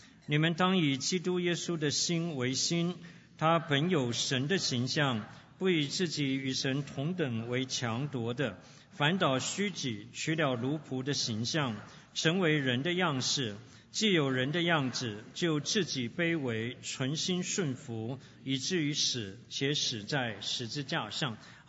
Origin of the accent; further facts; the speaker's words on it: China; 我说我们基督徒不是我们中国人最怕死，对不对？